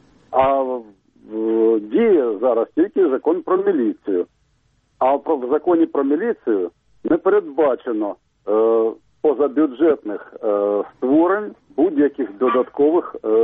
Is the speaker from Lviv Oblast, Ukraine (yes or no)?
no; Kharkiv, Kharkiv Oblast, Ukraine; я з Харкова.